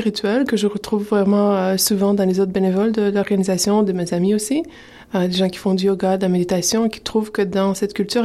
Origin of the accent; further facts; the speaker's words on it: Romania; J'ai grandi en Roumanie pendant le communisme